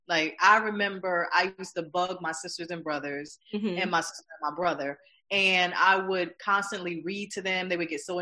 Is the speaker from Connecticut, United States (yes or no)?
yes; Connecticut, United States; also born or lived in South Carolina; this was around the same time that we just moved back to Connecticut. So third grade was where I started back into elementary school in Connecticut. But prior to that, I had grew up in the S